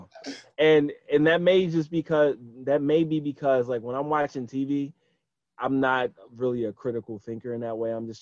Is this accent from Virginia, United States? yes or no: no; Philadelphia, Pennsylvania, United States; and I'm a Sixers fan because I'm from Philly.